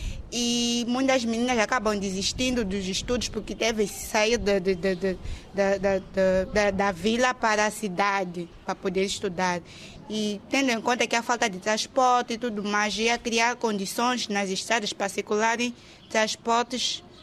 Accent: Nampula, Mozambique; Eu sou natural de Nampula.

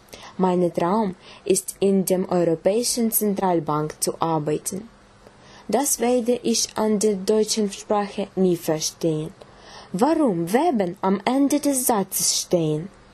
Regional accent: Ukraine; German is a second language; now in Germany; Ich bin aus der Ukraine. Ich wurde 1994 geboren.

